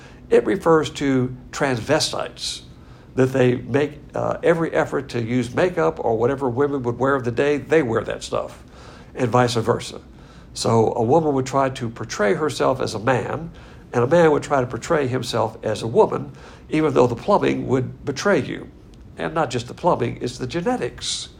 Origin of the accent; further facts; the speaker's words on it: Texas, United States; And I'm sure, as a Texan, I've had that experience several times